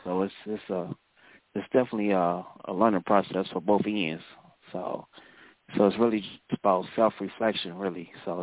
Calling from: Cleveland, Ohio, United States; I'm calling from Cleveland, Ohio.

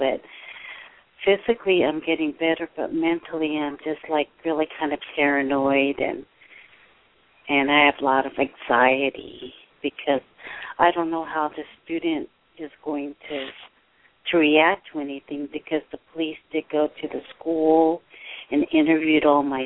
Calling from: California, United States; I'm calling from California.

